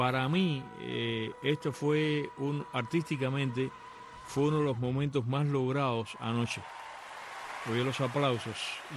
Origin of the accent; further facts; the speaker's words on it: Cuba; viniendo como vengo yo de Cuba, en que todo era politizado.